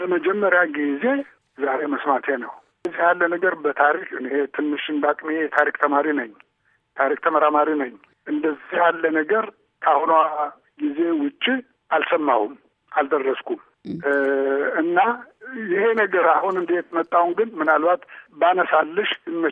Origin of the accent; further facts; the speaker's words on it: Gondar, Amhara, Ethiopia; born there; እንግዲህ ይቅርታ እንዳነሳሽው እኔ ጎንደር ነው የተወለድኩት። ከጎንደርም ስሜን አምባራስ የሚባለው አገር ላይ ነው የተወለድኩት። እንግዲህ ወልቃይት የእናቴ አገር ነው። በአባቴ ደግሞ ስሜንኛ ነኝ።